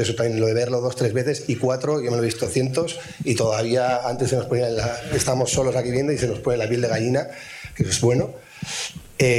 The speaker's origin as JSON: {"language": "Spanish", "town": "Bilbao", "region": "Basque Country", "country": "Spain", "said": "es mítico, soy de Bilbao, y para mí eso es espectacular"}